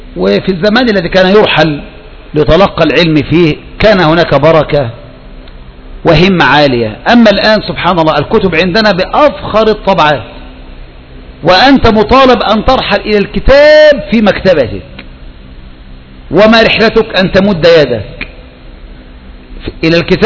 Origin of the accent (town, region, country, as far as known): Egypt